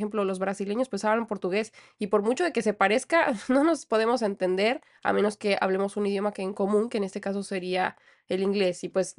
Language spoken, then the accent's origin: Spanish; Mexico; muy alejado a la realidad con la que yo crecí en México